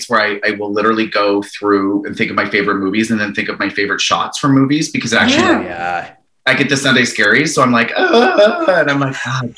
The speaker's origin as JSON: {"language": "English", "town": "Hampton", "region": "New Brunswick", "country": "Canada", "tie": "born or raised there", "said": "I grew up in New Brunswick, in Hampton, New Brunswick. It's a tiny little town just outside of St. John, New Brunswick."}